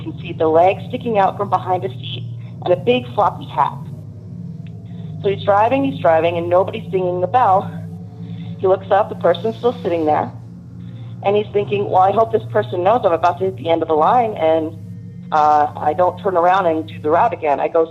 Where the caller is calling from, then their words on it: Tucson, Arizona, United States; I'm calling from Tucson, Arizona.